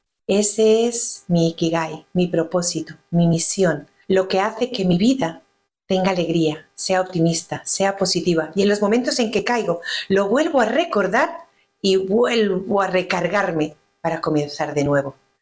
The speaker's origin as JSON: {"language": "Spanish", "country": "Spain", "tie": "born there", "said": "Soy española de nacimiento y colombiana de corazón. Vivo en la región de Murcia, en Los Urrutias, un pueblecito pequeñito al lado del Mar Menor."}